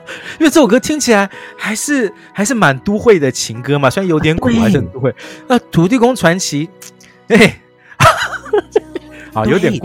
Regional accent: Taipei, Taiwan; 我连我自己个土生土长台北人对这两件事情都觉得非常的厌烦。

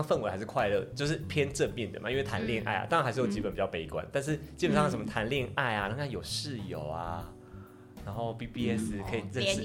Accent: Kaohsiung, Taiwan; 因为我们是高雄人，我是高雄人

